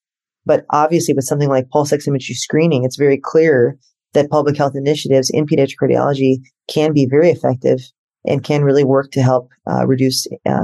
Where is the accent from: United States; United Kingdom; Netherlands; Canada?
United States; Chicago, Illinois; I mean, I think it's very clear that I'm from Chicago.